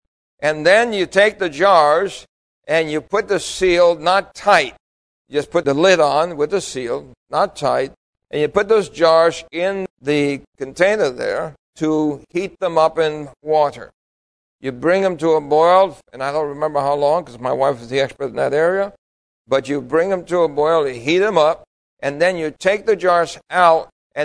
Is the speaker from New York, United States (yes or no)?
yes; New York City, New York, United States; Because as a child growing up in New York City, I always thought milk came from the Milky Way.